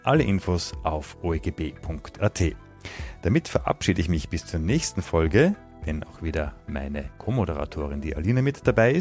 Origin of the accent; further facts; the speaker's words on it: Graz, Styria, Austria; Ja, da kann ich tatsächlich als Grazer dagegen halten.